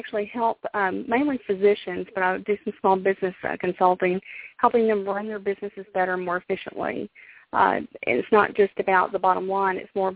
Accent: United States; I grew up in Rutherford County. I've always been active in my community and always believe in giving back.

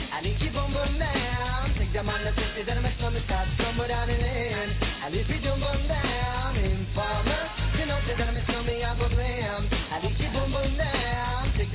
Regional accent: Connecticut, United States; But me born and raised in Connecticut

